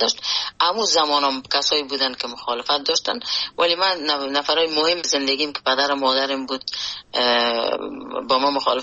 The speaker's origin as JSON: {"language": "Persian", "country": "Afghanistan", "tie": "born or raised there"}